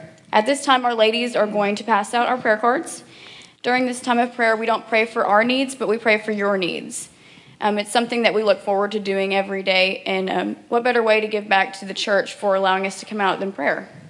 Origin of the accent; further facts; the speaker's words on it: Conway, Arkansas, United States; Like I said … I'm 22 years old. I'm from Conway, Arkansas.